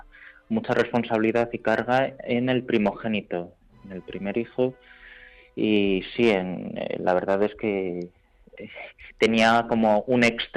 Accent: Madrid, Community of Madrid, Spain; born there; Aunque mis padres son de orígenes surcoreanos, pero yo nací en Madrid, en Chamberí.

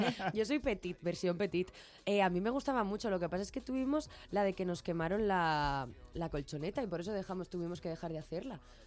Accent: Madrid, Community of Madrid, Spain; Yo soy muy madrileña en ese sentido

